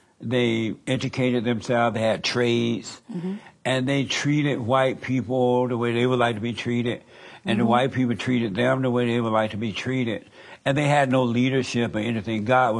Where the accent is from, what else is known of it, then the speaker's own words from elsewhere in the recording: Alabama, United States; I grew up in Alabama, mm-hmm. under Jim Crow law and all that stuff.